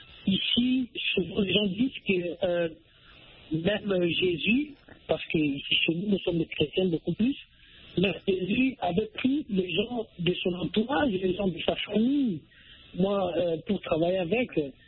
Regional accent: DR Congo; surtout ici chez nous en RDC

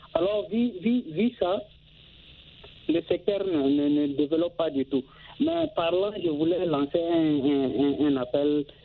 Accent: Chad; now in Russia; puisque je suis originaire du Tchad, même si je suis en Russie

